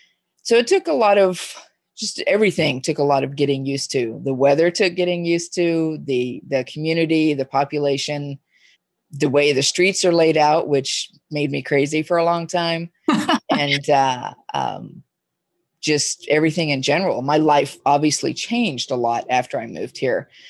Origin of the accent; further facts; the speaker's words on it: Dallas, Texas, United States; moved away as an adult; Oh yeah, I moved here from Dallas in 1997 when I was 30 years old. So I've lived here long enough now to be an official Oregonian, as far as I know. Mm-hmm. But yeah, I'm originally from Texas.